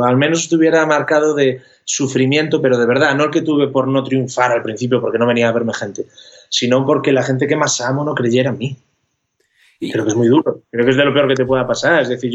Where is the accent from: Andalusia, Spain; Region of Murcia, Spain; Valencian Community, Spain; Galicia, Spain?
Galicia, Spain; now in Madrid, Spain; estuvimos en verano en mi tierra, en Galicia, yo vivo en Madrid, pero soy gallego, nací en Galicia